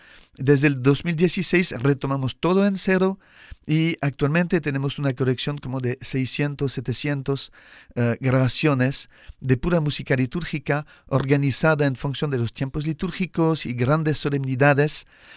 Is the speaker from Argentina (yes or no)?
no; France; Spanish is a second language; also born or lived in Mexico; now in Cuba; Yo soy francés. Uh-huh. Antes estaba, he vivido mi vida religiosa y sacerdotal en varios países, pero antes de Cuba estaba en México.